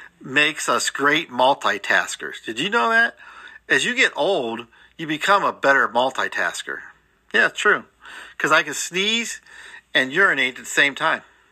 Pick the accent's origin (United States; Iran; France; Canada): United States; Akron, Ohio; also born or lived in Cleveland, Ohio; Who would ever thought … growing up in Cleveland, Ohio, and then Akron, Ohio, would have a book available through Walmart.com.